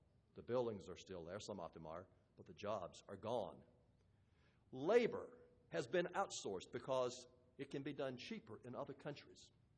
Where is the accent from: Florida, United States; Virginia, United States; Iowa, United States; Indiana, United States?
Virginia, United States; Danville; I mentioned growing up in Danville, Virginia. This was predominantly a cotton mill town.